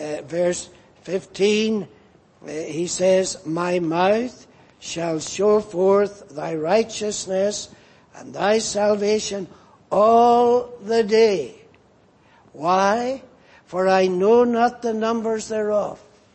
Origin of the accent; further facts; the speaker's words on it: Ireland; I suppose it's because I'm Irish, I thought it was quite funny to watch this old man talking to these pigeons as he fed them.